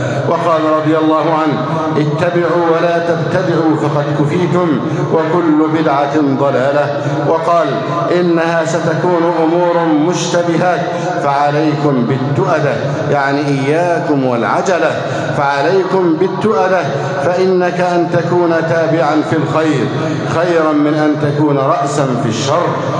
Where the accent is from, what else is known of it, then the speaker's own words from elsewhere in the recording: Egypt; اللهم احفظ بلدنا مصر أمنا أمانا